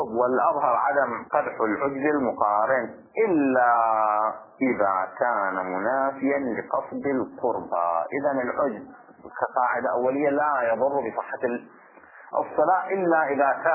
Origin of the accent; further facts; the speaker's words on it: Bahrain; بعض الإشكالات عندنا في البحرين